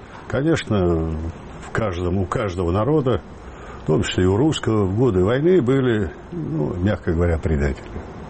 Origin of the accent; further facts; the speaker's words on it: Altai Krai, Russia; Я жил в детстве в Алтайском крае